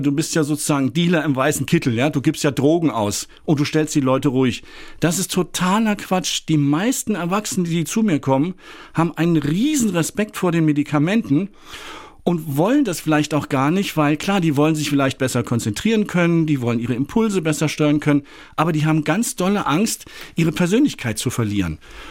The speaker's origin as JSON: {"language": "German", "town": "Frankfurt", "region": "Hesse", "country": "Germany", "said": "ich komme ja selbst aus Frankfurt"}